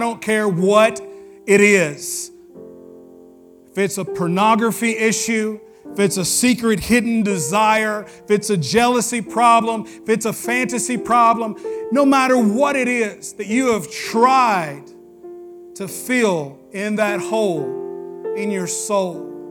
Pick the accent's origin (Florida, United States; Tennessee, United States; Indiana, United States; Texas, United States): Tennessee, United States; but I'm from Tennessee. We keep things simple.